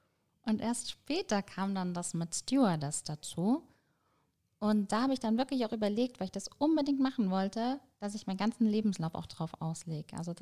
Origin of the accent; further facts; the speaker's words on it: Munich, Bavaria, Germany; Ich bin in München zur Schule gegangen, habe hier mein Abitur gemacht